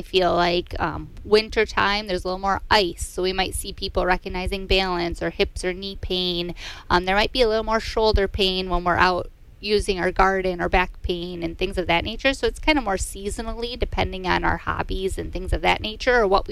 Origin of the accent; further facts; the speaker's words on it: Michigan, United States; now in Tomahawk, United States; I'm originally from Michigan, but moved here a few years ago.